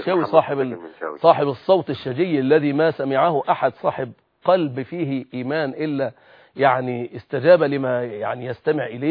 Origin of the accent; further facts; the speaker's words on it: Egypt; وأنا لا أكتمكم أني أشعر كمصري مسلم مصري في هذه البلاد أستشعر أيضا خطرا